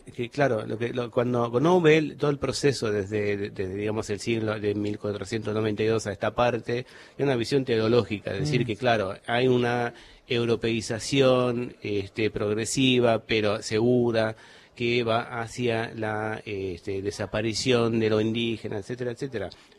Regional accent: Corsica, France; Spanish is a second language; vengo de Córcega. Mis abuelos eran de dos pueblos, de 2 horas de caminata por la sierra

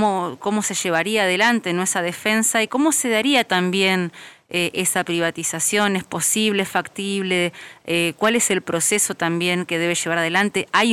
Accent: Zapala, Neuquén, Argentina; nosotros que somos de Zapala y solemos viajar a Neuquén por trámites

